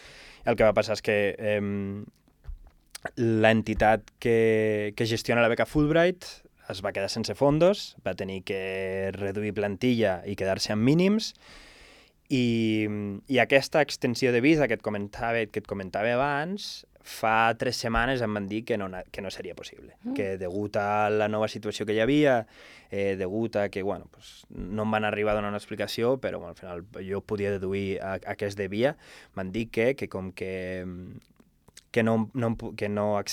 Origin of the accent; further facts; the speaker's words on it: Andorra; Soc d'Andorra, un país molt petit, entre Espanya i França, tal, i...